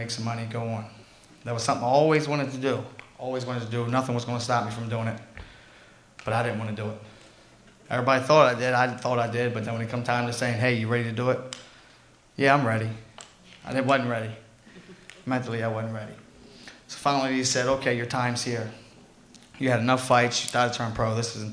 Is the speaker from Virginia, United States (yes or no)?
no; Baltimore, Maryland, United States; I started back in 94 when I was 14 years old. I grew up in Baltimore City.